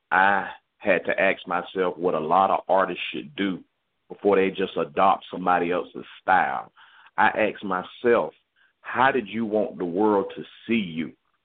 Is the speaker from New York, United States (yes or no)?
no; Atlanta, Georgia, United States; Well, I'm originally from Georgia, raised here in Atlanta.